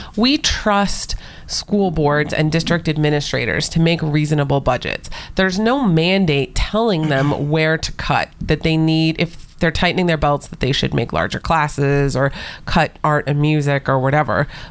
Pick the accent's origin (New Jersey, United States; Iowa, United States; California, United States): California, United States; Los Angeles; And I'm from Los Angeles. You have to pick some team